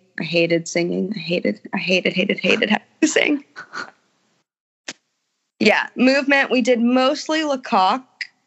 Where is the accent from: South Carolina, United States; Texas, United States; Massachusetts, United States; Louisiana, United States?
Louisiana, United States; New Orleans; telling someone that I was from New Orleans